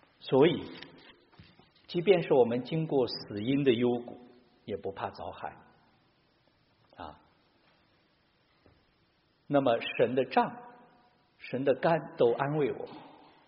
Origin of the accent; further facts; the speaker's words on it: Qinghai, China; 我们小时候在青海经常看到牧人那个带着羊在山上走过一个山到另外一个山